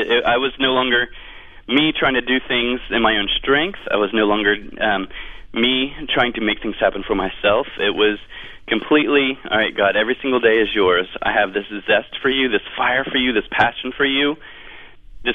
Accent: Orlando, Florida, United States; I was downtown Orlando. I'm from Orlando, Florida.

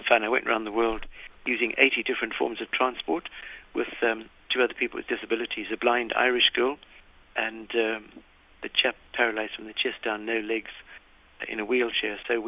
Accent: Zimbabwe; I grew up in Rhodesia, now known as Zimbabwe

